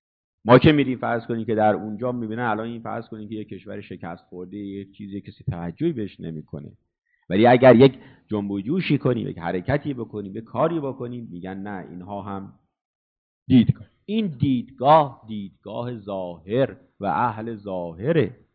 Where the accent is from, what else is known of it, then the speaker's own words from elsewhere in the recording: Iran; ما از ایران هستیم و به اصطلاح شیعه هستیم